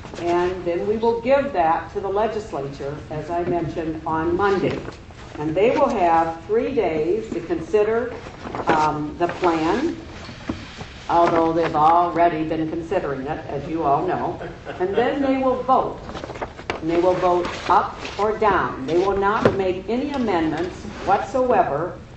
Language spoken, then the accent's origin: English; Quad Cities, United States; And I'm from the Quad Cities.